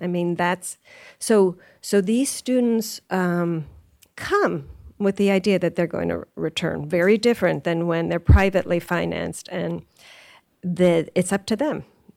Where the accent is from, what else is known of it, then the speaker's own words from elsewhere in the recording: California, United States; I'm from California, so this seems like a cold day